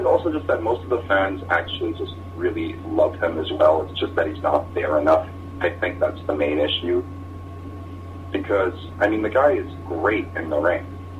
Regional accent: Germany; growing up in Germany, I loved American sports.

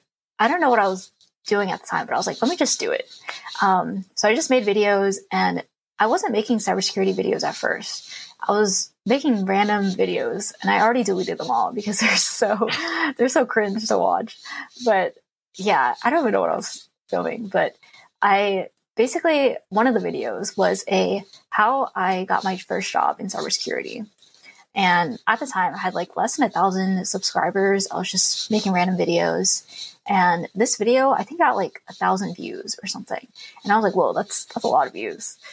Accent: Philadelphia, Pennsylvania, United States; now in New York, United States; So I'm originally from Philly. And then when I graduated, my job was in the New York metro area.

